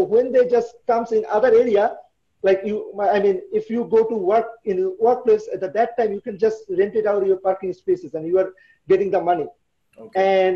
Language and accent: English; Bangladesh; English is a second language; I'm from Bangladesh, so you know I really want to solve the problem in Bangladesh.